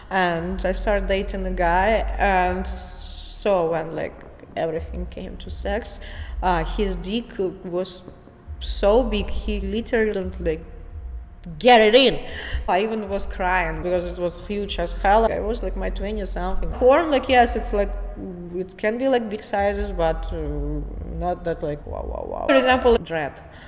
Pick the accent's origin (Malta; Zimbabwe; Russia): Russia; English is a second language; moved away as an adult; now in United States; I'm from Russia.